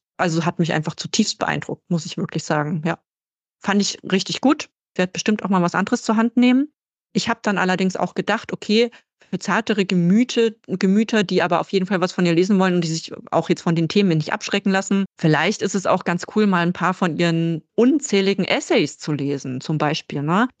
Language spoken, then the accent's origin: German; Germany; jetzt hier bei uns als in Deutschland aufgewachsene Person